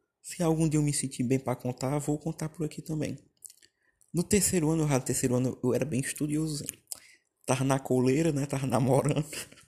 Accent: Northeast Region, Brazil; Porque a gente é do Nordeste.

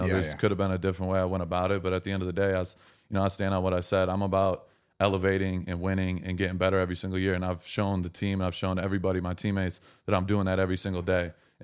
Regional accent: Lapeer, Michigan, United States; I'm originally from Lapeer, Michigan, out in the country, like right outside of Flint, Michigan. Super country town.

